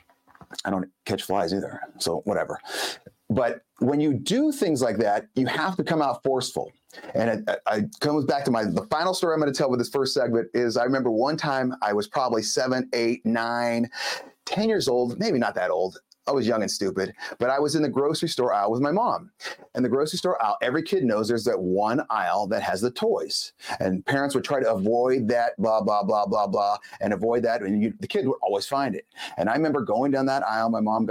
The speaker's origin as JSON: {"language": "English", "town": "Los Angeles", "region": "California", "country": "United States", "tie": "born or raised there", "said": "Yeah. I grew up in Los Angeles. In Los Angeles, everything was done by weight, okay, not age."}